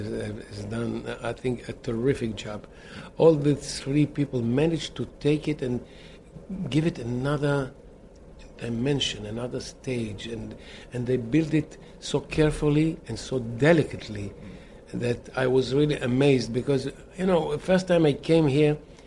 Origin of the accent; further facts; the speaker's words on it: Israel; English is a second language; we are from Israel, remote Israel